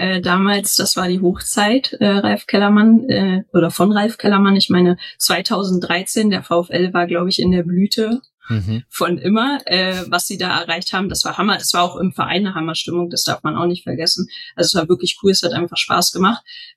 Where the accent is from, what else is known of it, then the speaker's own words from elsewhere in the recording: Göttingen, Lower Saxony, Germany; Ich komme aus Göttingen damals noch und bin immer nach Wolfsburg gependelt mit dem Zug.